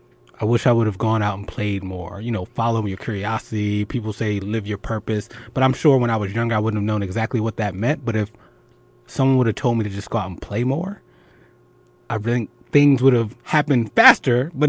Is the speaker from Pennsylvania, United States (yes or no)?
yes; Philadelphia, Pennsylvania, United States; Or, because I'm from Philly, cheesesteak.